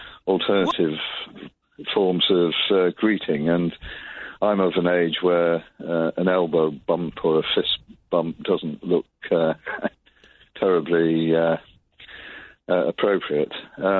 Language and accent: English; England, United Kingdom; being an Englishman